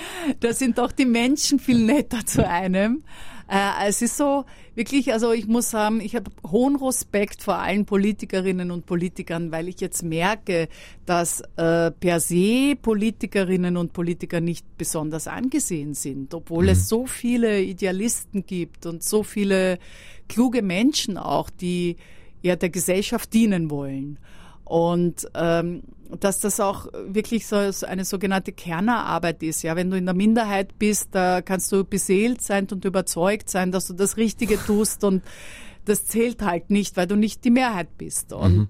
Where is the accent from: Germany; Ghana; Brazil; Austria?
Austria; Vienna; Und ich liebe natürlich als Wienerin auch die Opulenz der österreichischen Küche